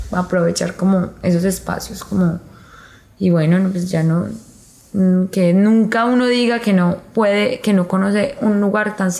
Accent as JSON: {"language": "Spanish", "town": "Medellín", "region": "Antioquia", "country": "Colombia", "tie": "born or raised there", "said": "Soy de Medellín y pues como que, no sé, crecí con mi papá y sus amigas y sus amigos"}